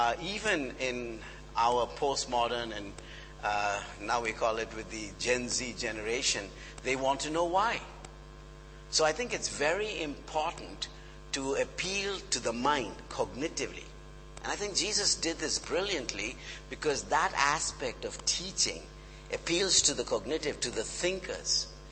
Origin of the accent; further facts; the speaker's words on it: India; Some of you know I'm from India